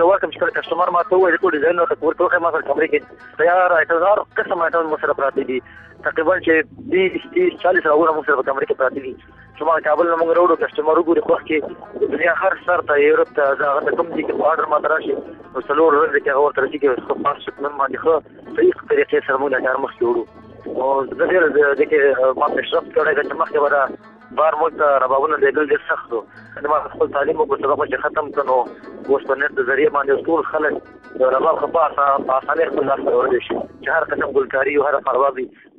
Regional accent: Baghlan, Afghanistan; now in Kabul, Afghanistan; افغانستان کې زه د بغلان د ولایت یم.

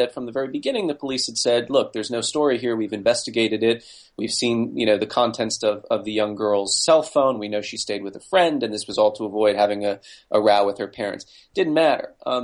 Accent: United States; I live in New York. I'm an American.

